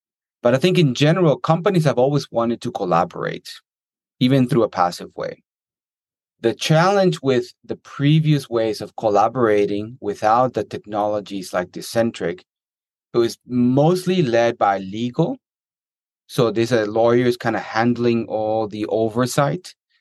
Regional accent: Colombia; moved away; also born or lived in Atlanta; I was born and raised in Colombia. I got a scholarship to go to school in the U.S. I lived for 7 years in Atlanta.

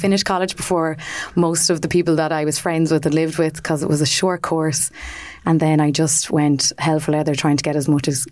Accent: Athlone, Leinster, Ireland; now in Dublin, Ireland; So I am from Athlone in the Midlands, and I came to Dublin about 11 years ago to study costume design.

